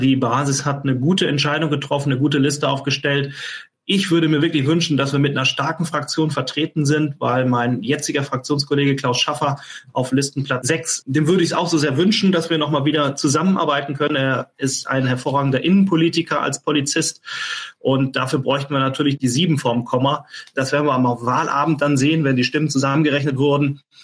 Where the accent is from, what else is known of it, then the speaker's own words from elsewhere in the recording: Northern Germany, Germany; heißt es dann bei uns im Norden